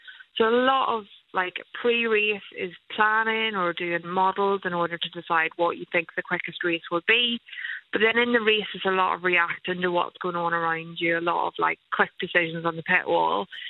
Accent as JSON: {"language": "English", "region": "Northern Ireland", "country": "United Kingdom", "said": "as a Northern Irish female, like my voice stood out on the background of male voices."}